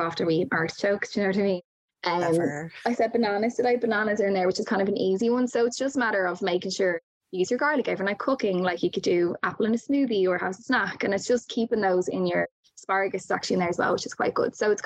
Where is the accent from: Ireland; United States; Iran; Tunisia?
Ireland; growing up in Ireland, most people didn't have them.